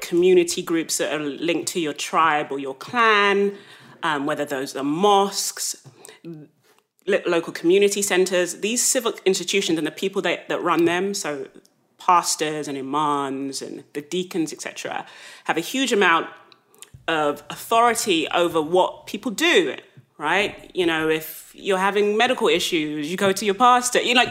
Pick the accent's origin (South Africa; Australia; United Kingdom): United Kingdom; London; I grew up in South London was predominantly made up of West African and West Indian immigrants